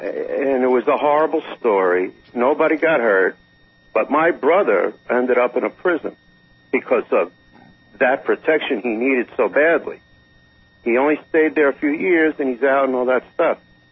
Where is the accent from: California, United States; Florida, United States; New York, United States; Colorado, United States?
New York, United States; New York City; I had a number of brothers in my family growing up. Growing up in the New York City area.